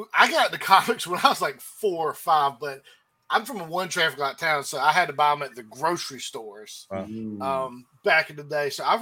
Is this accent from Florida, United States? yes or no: yes; Florida, United States; now in Pennsylvania, United States; Yeah, so I'm from Florida originally. You wouldn't expect it with this accent, right? You'd think Georgia or Texas or something.